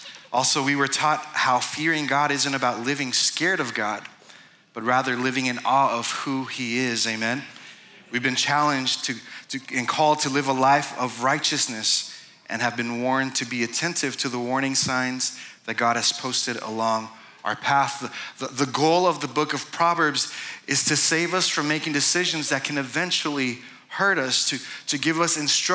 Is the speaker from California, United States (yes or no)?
yes; California, United States; I'm from California.